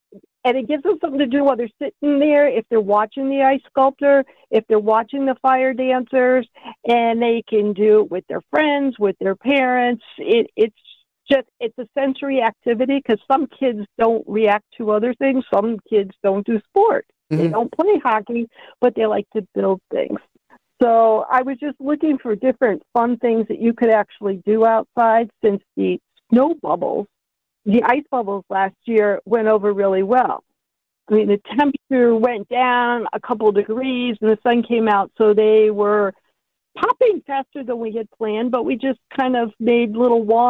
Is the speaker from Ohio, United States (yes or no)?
yes; Ohio, United States; I mean, I remember growing up in Ohio, we had the Parks and Rec, and that was always what we went and did.